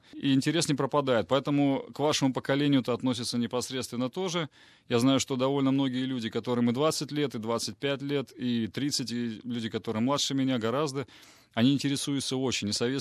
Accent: Volga region, Russia; Я сам с Волги

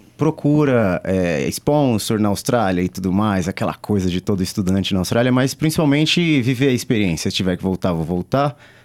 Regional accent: São Paulo, Brazil; Eu sou de São Paulo.

